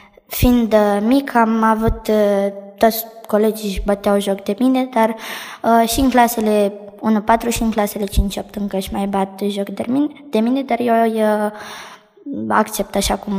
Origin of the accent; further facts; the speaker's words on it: Bucharest, Romania; am 12 ani și sunt din București.